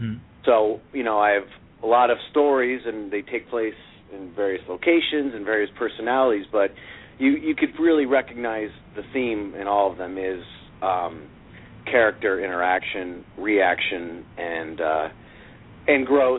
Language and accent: English; Connecticut, United States; moved away as an adult; also born or lived in San Francisco; I was born in Connecticut, went to high school in Connecticut, went to college in Pennsylvania. After college, I moved to San Francisco where I worked in finance.